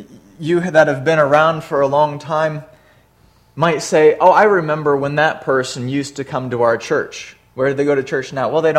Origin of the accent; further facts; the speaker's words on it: Flint, Michigan, United States; also born or lived in Grand Rapids / Chicago / Midland; I was born in Flint, Michigan, lived in that area for 18 years, lived in Grand Rapids for 4 years during college.